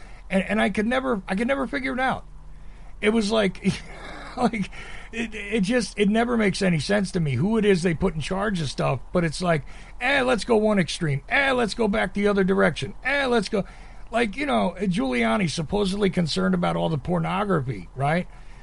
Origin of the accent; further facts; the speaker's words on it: New Jersey, United States; also born or lived in New York City; I'm mainly from New Jersey, but I mean, I lived in New York City